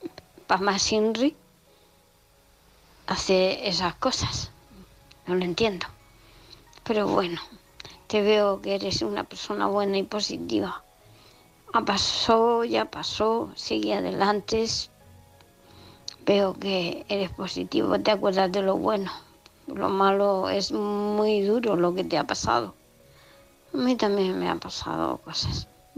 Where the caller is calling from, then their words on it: Murcia, Region of Murcia, Spain; de Murcia. Vamos a ver, Bárbara, de murcianica a murcianica.